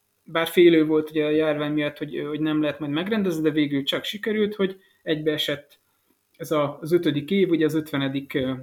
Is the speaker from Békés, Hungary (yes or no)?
no; Lajosmizse, Bács-Kiskun, Hungary; bár ugye Lajos Mezsei származású vagyok, kvázi az Alföldön születtem